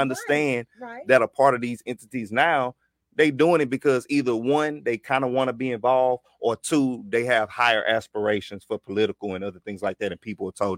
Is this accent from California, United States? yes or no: no; Houston, Texas, United States; You know I'm from the great Third Ward, Texas.